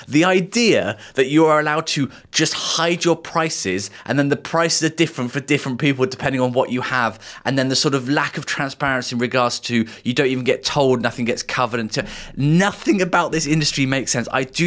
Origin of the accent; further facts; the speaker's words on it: United Kingdom; as a Brit sort of looking across the water